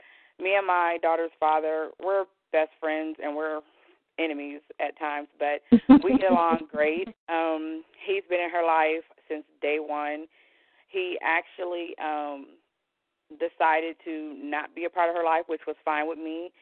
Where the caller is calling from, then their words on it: Charlotte, North Carolina, United States; from Charlotte, North Carolina.